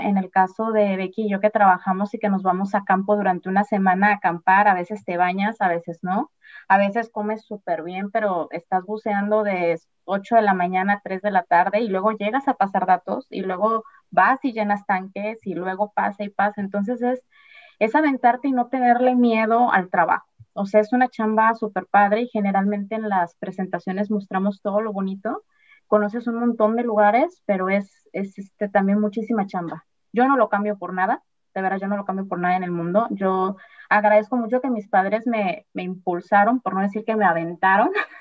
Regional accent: Mexico City, Mexico; yo crecí en la Ciudad de México

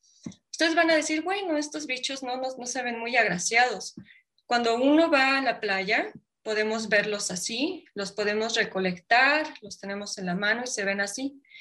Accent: Oaxaca, Mexico; yo soy del estado de Oaxaca

